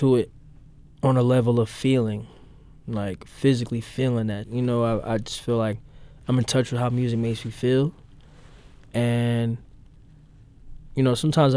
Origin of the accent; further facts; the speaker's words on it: Missouri, United States; I grew up in South City. I grew up not too far from where their store was located.